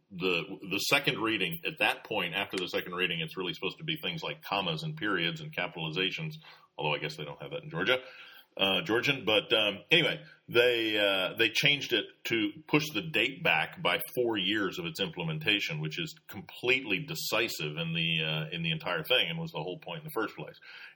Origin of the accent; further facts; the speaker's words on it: Dallas, Texas, United States; the statue of Robert E. Lee is removed from what until now was known as Lee Park in my hometown, Dallas, Texas.